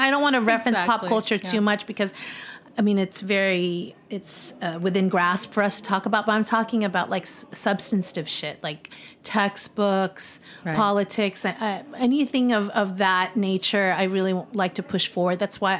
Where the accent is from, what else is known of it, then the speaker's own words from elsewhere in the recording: San Diego, California, United States; I'm from Cali, yeah. I grew up in San Diego, and then I went to college at the University of San Francisco.